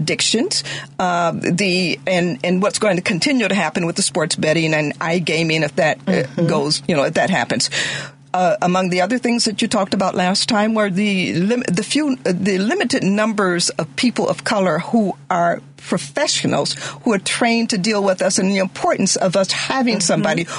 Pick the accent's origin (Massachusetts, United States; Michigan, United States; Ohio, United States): Michigan, United States; Detroit; I'm from Detroit mm-hmm. Originally.